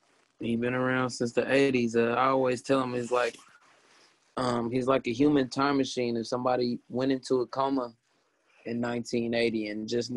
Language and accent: English; California, United States; that's Bay Area culture, Bay Area slang. Yeah. I'm from the Bay Area.